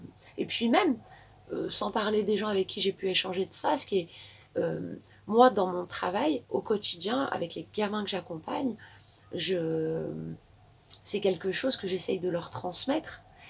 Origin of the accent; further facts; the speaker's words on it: Normandy, France; Et j'ai grandi en Normandie.